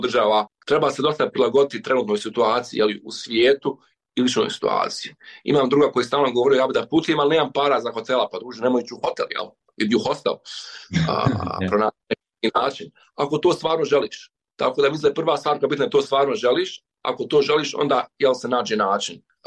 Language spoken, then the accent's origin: Bosnian; Bosnia & Herzegovina; ja sam iz Bosne i Hercegovine